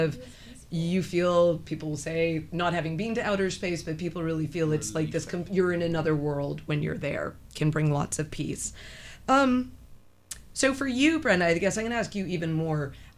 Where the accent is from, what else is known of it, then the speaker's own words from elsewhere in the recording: Eleuthera, Bahamas; I was born and raised in Eleuthera, right? So I was very lucky.